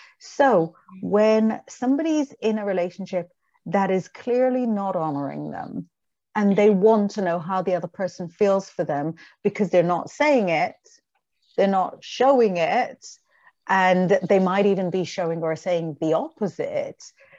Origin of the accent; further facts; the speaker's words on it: Israel; English is a second language; moved away as an adult; I was 25. I wasn't even in my own country. I wasn't even speaking my own language. I'm from Israel and I was living in London at the time.